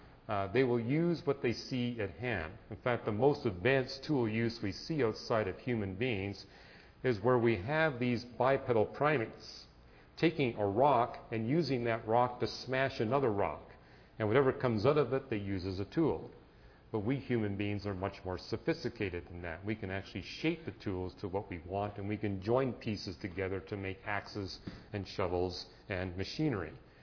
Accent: British Columbia, Canada; I grew up in British Columbia, and there were okra deposits everywhere.

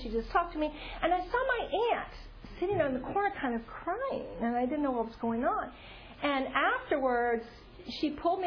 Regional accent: Louisiana, United States; I grew up in South Louisiana. I'm French. Everybody was Catholic.

